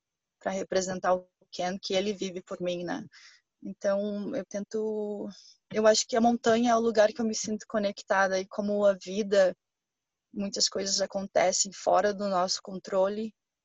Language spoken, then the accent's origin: Portuguese; Brazil; moved away; eu sou brasileira, né? Por mais que eu moro aqui há 14, 15 anos, eu nunca passei, eu passei um inverno aqui. Todo inverno eu vou pro Brasil.